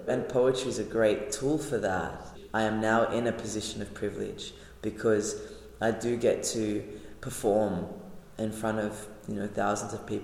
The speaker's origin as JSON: {"language": "English", "country": "Australia", "said": "I identify as queer, obviously as a female, and as an Australian Arab."}